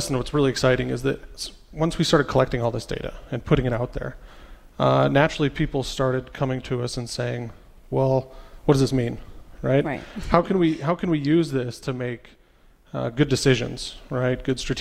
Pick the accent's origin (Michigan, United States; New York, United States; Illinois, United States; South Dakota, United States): South Dakota, United States; I grew up in South Dakota. I have real ties to the area and wanted to come back for a while.